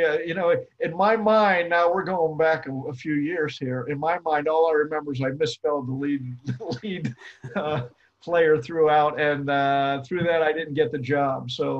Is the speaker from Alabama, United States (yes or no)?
no; Ohio, United States; I grew up in Ohio, so I've been in snow, but that was scary.